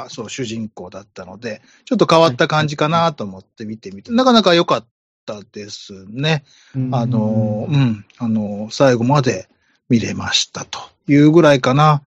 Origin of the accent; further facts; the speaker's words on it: Ehime, Japan; 私、はいはい、愛媛県出身なので、お隣の、高知の